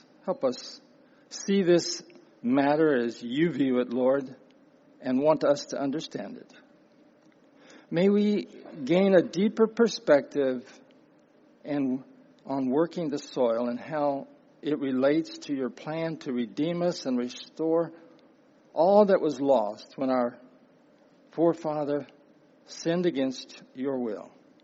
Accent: Appalachia, United States; So I'm from the Appalachian Mountain region. I guess I'm what you would call Scotch-Irish.

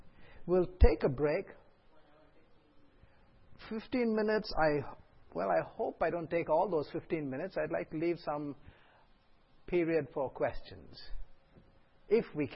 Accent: India

